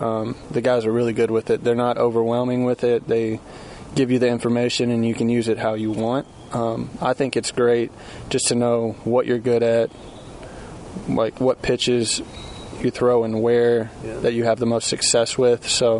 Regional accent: Kentucky, United States; I grew up right there in Kentucky, so it was always a dream to go to Kentucky.

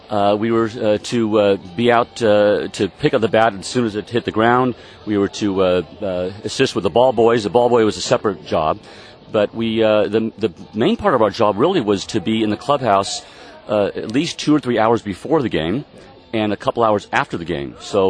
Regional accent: San Francisco, California, United States; As a Cub bat boy, he, knowing I was from San Francisco, he would try to get me clapping to start a rally for the Cubs.

